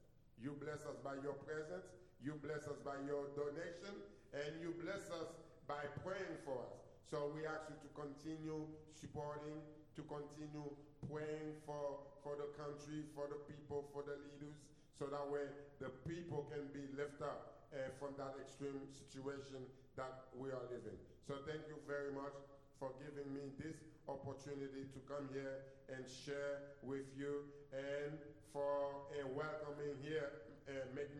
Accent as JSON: {"language": "English", "country": "Haiti", "second_language": "English", "said": "I'm from Haiti. I live in Haiti. I raised up as I was a child slave, which we call West Avec in Haiti."}